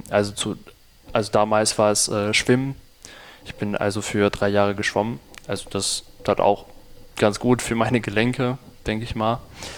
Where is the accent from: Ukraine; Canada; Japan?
Ukraine; Eastern Ukraine; Und ich komme aus dem Osten und bei uns gab es dann immer weniger Medikamente